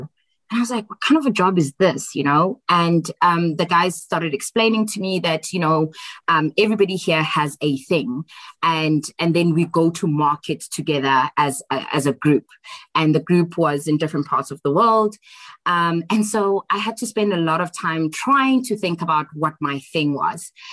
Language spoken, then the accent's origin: English; Tembisa, Gauteng, South Africa; born there; also born or lived in Johannesburg; I normally tell people that I was born in Johannesburg, and which I was. I was born in Tembisa, and I probably say sometimes that I'm from Johannesburg.